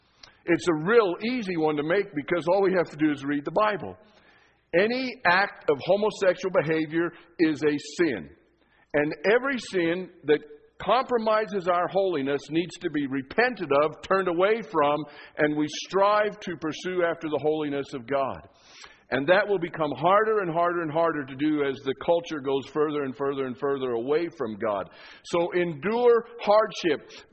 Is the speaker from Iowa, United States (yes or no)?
no; Leadville, Colorado, United States; when I grew up in Leadville, there was limited sports opportunities just because of the snow. And in my family, we were skiers.